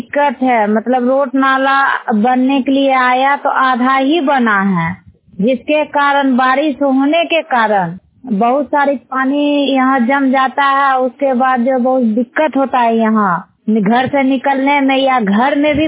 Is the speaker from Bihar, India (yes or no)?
yes; Munger, Bihar, India; घर चंडी स्थान निषाद टोला, ward number 5 Munger की रहने वाली हूँ।